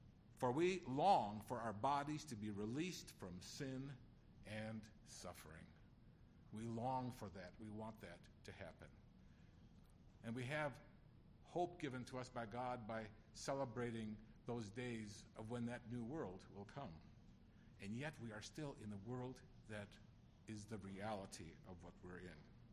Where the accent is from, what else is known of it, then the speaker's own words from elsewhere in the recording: United States; My parents were looking for a home. They finally found a home in the United States. I grew up in the Ukrainian community of other immigrants